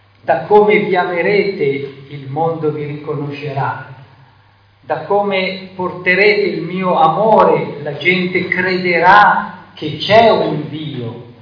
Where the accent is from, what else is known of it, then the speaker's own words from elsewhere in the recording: Lombardy, Italy; io dico festa perché essendo lombardo